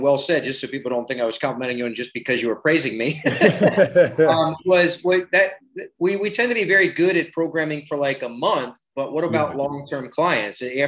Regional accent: Baltimore, Maryland, United States; I'm from Baltimore.

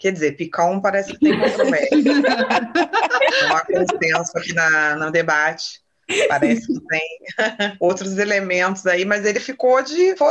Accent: Rio de Janeiro, Brazil; Eu sou de uma cidade do interior aqui do Rio de Janeiro. Eu não nasci na capital, né? Eu sou do interior.

